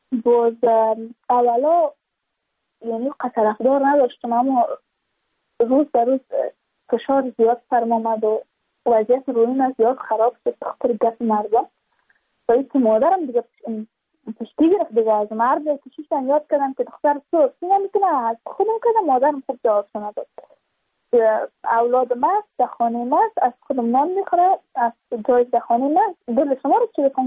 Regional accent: Badakhshan, Afghanistan; چون ما از بدخشان هستیم. یعنی منطقای دور دستش

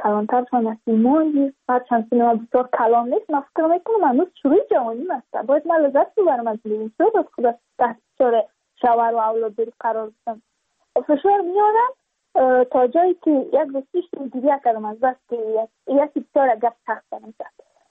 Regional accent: Badakhshan, Afghanistan; چون ما از بدخشان هستیم، یعنی منطقای دوردستش،

